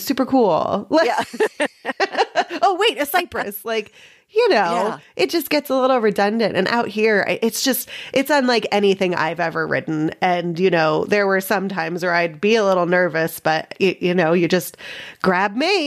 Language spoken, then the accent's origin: English; Florida, United States; You know, I grew up riding in Florida and then, you know, trail rides all over the world, really.